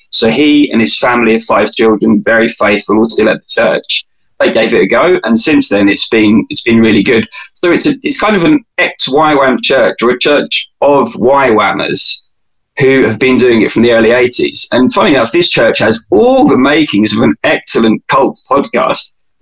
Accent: London, United Kingdom; I grew up in East London and I was in a family of six.

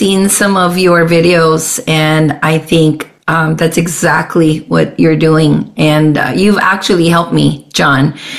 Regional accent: Philippines; moved away as an adult; now in United States; I am a Filipino, born and raised for 20 years before coming here to the United States for good.

